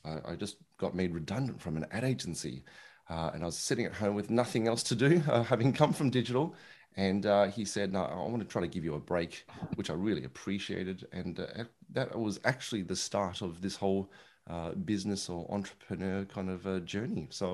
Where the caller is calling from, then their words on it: Melbourne, Victoria, Australia; It's good old, I was going to say sunny Melbourne in Australia, but it's actually quite cold today. So call it cold Melbourne in Australia.